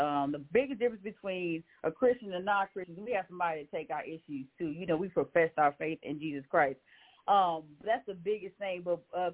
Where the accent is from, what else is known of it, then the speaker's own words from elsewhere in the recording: San Antonio, Texas, United States; I grew up in San Antonio, Texas, so San Antonio, just put it out there, it's like 6% black, right?